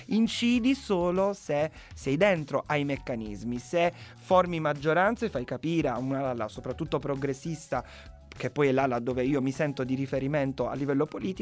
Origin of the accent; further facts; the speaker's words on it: Apulia, Italy; Io vengo dalla Puglia, abbiamo tanti problemi